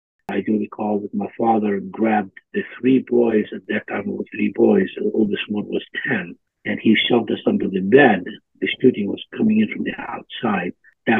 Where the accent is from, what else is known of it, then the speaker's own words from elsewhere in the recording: Jerusalem, Palestine; We come from a family that has been in Jerusalem since the late 1700s.